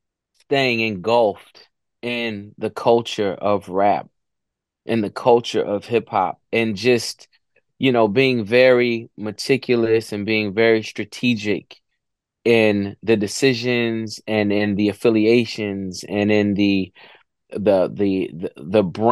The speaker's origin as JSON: {"language": "English", "town": "Hampton Roads", "region": "Virginia", "country": "United States", "said": "You know, I'm from Virginia. You know, I'm from Virginia, Hampton Roads area, the 757 area code."}